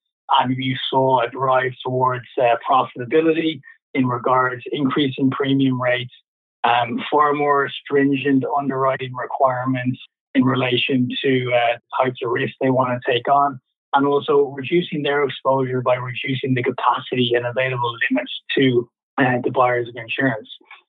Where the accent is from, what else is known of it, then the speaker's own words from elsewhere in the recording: Dublin, Leinster, Ireland; moved away as an adult; now in Vancouver, Canada; I started my career in Dublin, Ireland, my hometown, fresh out of university with no idea what I was getting myself in for. But it's been, yeah, a very interesting and enjoyable career to date. It's taken me to Canada. I moved here in 2014 to Vancouver.